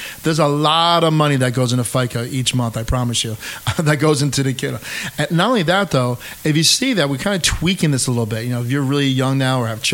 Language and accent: English; New York, United States; I grew up in Hudson Valley. I still live in Hudson Valley and probably will die in Hudson Valley.